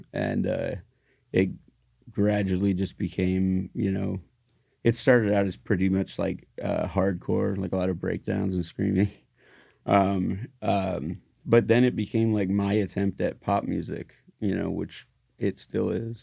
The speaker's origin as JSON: {"language": "English", "region": "Ohio", "country": "United States", "tie": "born or raised there", "said": "I grew up in Ohio, and my family comes from like a Mennonite, Amish Mennonite background."}